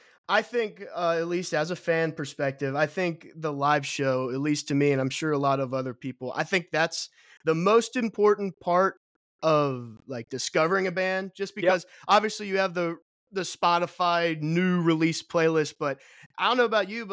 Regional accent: Cincinnati, Ohio, United States; so when I'm from Cincinnati area.

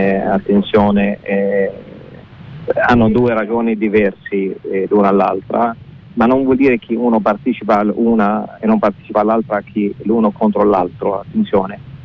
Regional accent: Hebron, West Bank, Palestine; Italian is a second language; Certamente io sono un palestinese nato e cresciuto a Hebron

